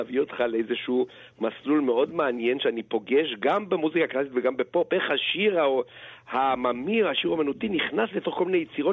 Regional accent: Holon, Tel Aviv District, Israel; אולי זה לא הגיע לנתניה, אבל אצלנו בחולון שרו את זה

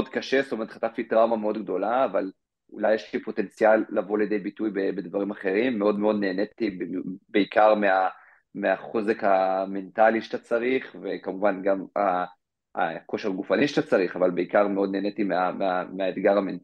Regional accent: Kfar Etzion, Judea and Samaria, Israel; גדלתי בקיבוץ כפר עציון, בגוש עציון

